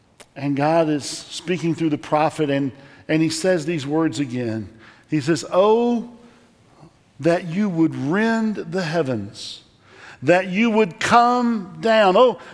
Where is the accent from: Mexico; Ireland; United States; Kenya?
United States; Texas; I grew up in Texas, and we experienced drought a lot, but not so much earthquakes.